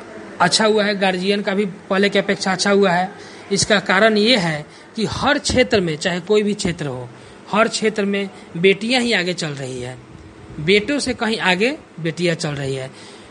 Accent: Dighwara, Bihar, India; मैं दिघवारा ब्लॉक से बिलोंग करता हूँ।

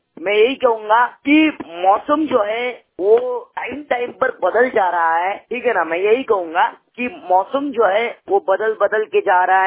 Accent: Aurangabad, Maharashtra, India; हमारे गाँव में, जो की महाराष्ट्र के औरंगाबाद के शूर गाँव में

